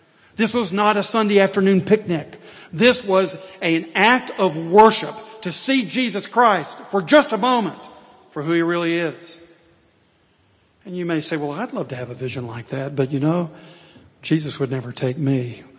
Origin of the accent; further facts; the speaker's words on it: Tennessee, United States; I grew up in East Tennessee, and so every year we made pilgrimage to Knoxville, into Neyland Stadium.